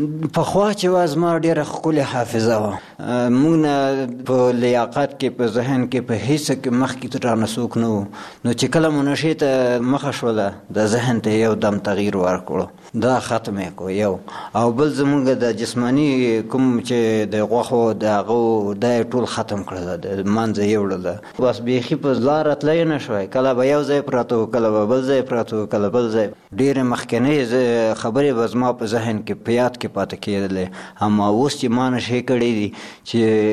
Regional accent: Logar, Afghanistan; او زه اوسیدونکی د لوګر د ولایت یم.

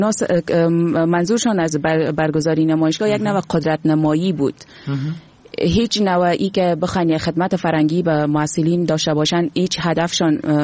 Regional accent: Afghanistan; امروز ما در وطنم آمدیم

